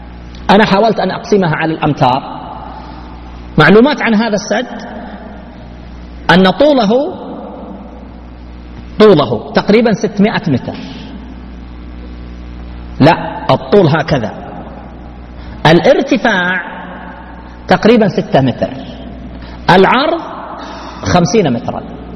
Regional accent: Al-Qassim, Saudi Arabia; أذكر عندنا في القصيم مزارع كثيرة ذهبت المزارع لأن المياه ذهبت

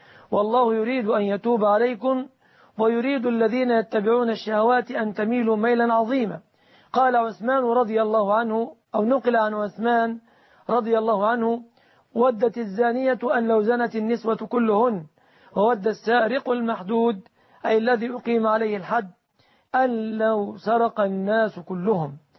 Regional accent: Egypt; في بلادنا مصر

